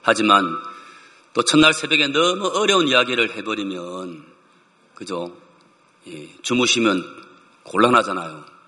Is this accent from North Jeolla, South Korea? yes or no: no; Busan, South Korea; 제가 태어난 곳은 제가 부산에서 태어났습니다. 부산 범일동 자라기는 부산시 남구 문현동 506번지 17동 3반.